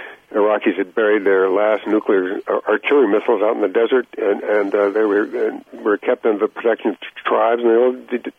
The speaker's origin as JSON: {"language": "English", "country": "United States", "said": "And that is my hope as an American."}